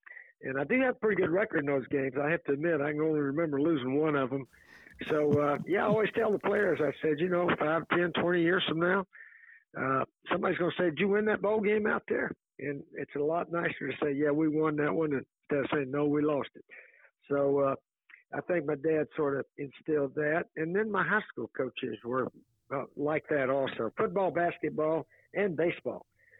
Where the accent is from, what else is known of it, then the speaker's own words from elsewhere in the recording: Tennessee, United States; That would seem to be a phrase or a term that I would use occasionally growing up in East Tennessee